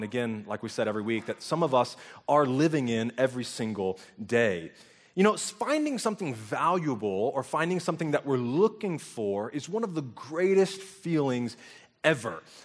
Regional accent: Douglasville, Georgia, United States; But I grew up in Douglasville, and a church started in my high school, Chapel Hill.

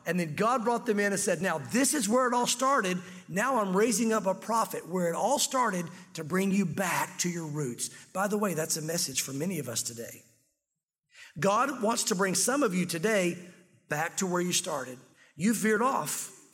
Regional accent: the South, United States; Listen, I'm a good Southern boy, and you probably wouldn't know that. You probably think I'm not from the South, but I am.

